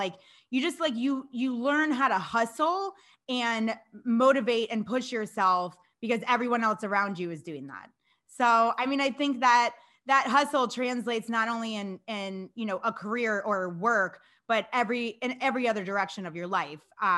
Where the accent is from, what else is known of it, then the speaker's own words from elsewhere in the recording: Florida, United States; like I grew up in Florida, so I'm not, you know, very experienced in the sports that require me to attach something to my feet.